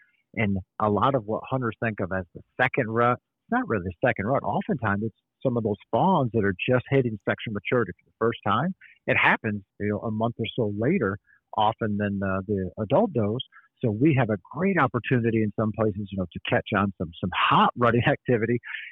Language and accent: English; Pennsylvania, United States; I grew up hunting in Pennsylvania like a lot of others